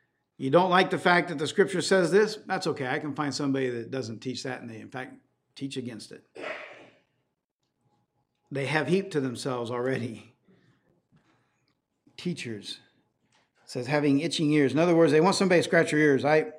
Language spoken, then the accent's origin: English; Paraguay; When I was growing up in Paraguay